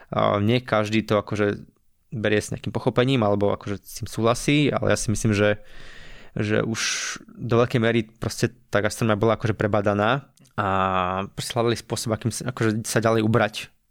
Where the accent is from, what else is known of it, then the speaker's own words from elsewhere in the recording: Rusovce, Bratislava Region, Slovakia; A s tým, že ja som z Rusovej, tak som to mal tiež kvázi pod nosom a mohol som tam chodiť celkom často